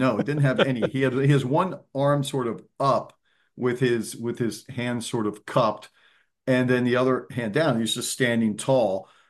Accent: Pennsylvania, United States; I grew up in the Pennsylvania area, and we had there was a company called Tasty Cake

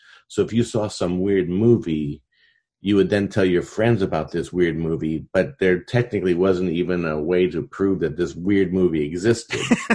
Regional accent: Indiana, United States; So from, age 9 on, I grew up in Indiana.

